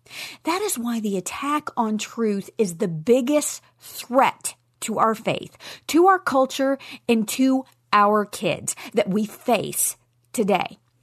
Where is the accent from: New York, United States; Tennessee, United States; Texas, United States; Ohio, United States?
Tennessee, United States; Nashville; I plan to attend the Spark Media Podcast Conference in March of this year in Nashville, Tennessee, my hometown.